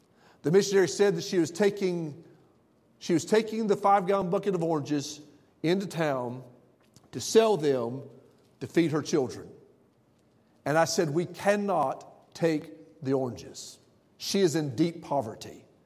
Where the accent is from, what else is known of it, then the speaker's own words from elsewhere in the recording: Florida, United States; now in Alabama, United States; But I've always lived in Central Florida. Then I moved to Alabama.